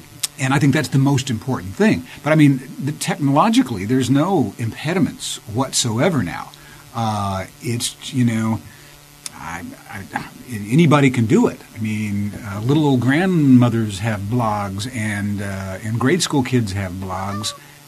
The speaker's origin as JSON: {"language": "English", "town": "Kennett", "region": "Missouri", "country": "United States", "tie": "born or raised there", "said": "I grew up in Kennett, Missouri, a town of 9,000 people in southeast Missouri"}